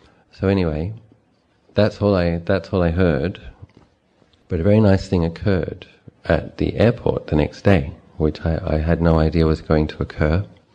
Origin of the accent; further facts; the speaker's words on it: Phetchabun, Thailand; a lady asked me, where are you from? I said, I'm from Phetchabun.